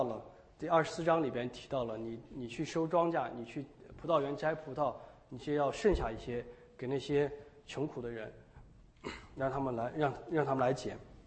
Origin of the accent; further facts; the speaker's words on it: China; moved away; 我们都是中国的同胞，我们从大陆出来，我2001年出来